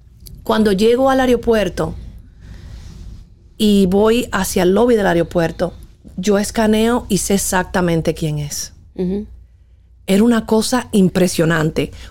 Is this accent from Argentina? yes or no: no; Puerto Rico; born there; Nací en Puerto Rico.